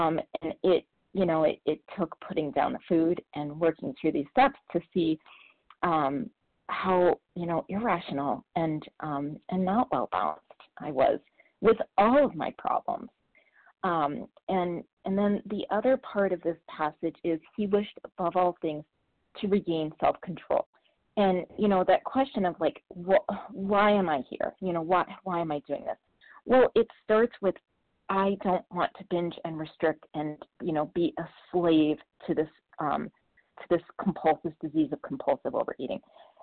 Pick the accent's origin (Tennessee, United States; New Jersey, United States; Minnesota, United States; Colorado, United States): Colorado, United States; I'm from Colorado.